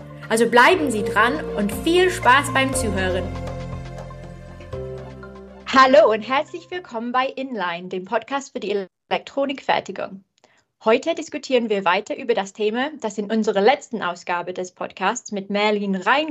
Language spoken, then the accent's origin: German; England, United Kingdom; German is a second language; Ja, wie ihr merkt, bin ich Engländerin.